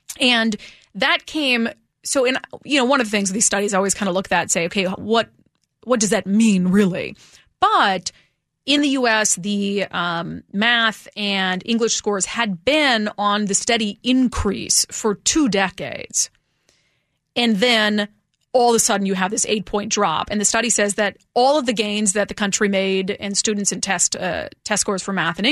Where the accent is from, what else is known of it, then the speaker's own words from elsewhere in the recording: Midwest, United States; I grew up in the Midwest, so flavor didn't really factor into the food we ate.